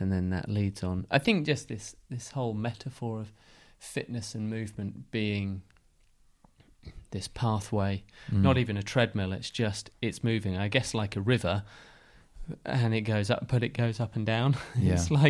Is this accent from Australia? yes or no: no; United Kingdom; I would say, as a Brit, it's a very American way of being.